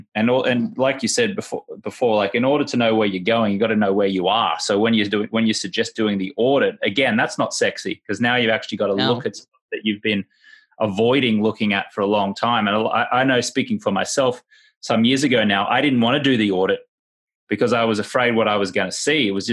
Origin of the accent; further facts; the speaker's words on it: Australia; now in United States; I'm a dual citizen. I live in America, and I'm an American citizen and I'm an Australian citizen. Born and raised in Australia, became a US citizen about 7 years ago.